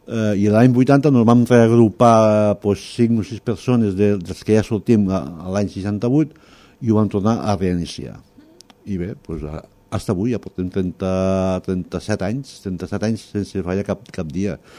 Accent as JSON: {"language": "Catalan", "town": "Flix", "region": "Catalonia", "country": "Spain", "said": "som de Flix."}